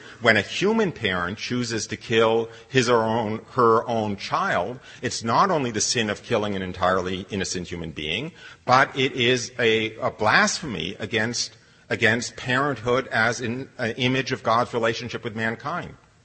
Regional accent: United States; which I'll just speak as an American

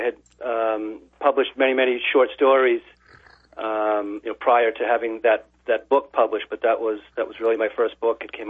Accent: Massachusetts, United States; born there; I'm in my mid 40s now. I was born in Massachusetts. Into a good Catholic family

